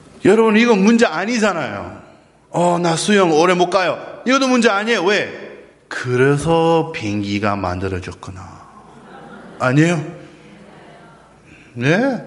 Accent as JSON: {"language": "Korean", "country": "United States", "second_language": "Korean", "said": "예, 난 미국 사람이니까 미국 문화가 남편 아내 같이 설거지 하는 거예요."}